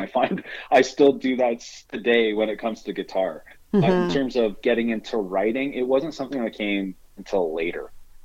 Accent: Ajax, Ontario, Canada; now in Port Perry, Canada; Yeah, I was originally from Ajax. Now I'm in Port Perry.

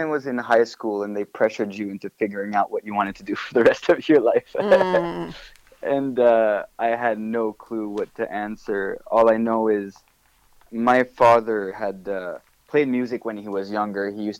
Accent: Quebec, Canada; English is a second language; especially because I'm from the French-Canadian side of Canada, And I've always wanted to speak and write English.

